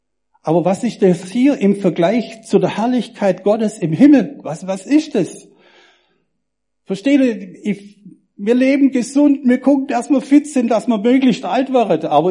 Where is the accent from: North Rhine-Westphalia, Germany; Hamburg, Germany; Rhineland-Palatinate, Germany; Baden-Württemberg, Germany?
Baden-Württemberg, Germany; Als Schwabe, rational, wirtschaftlich denkend.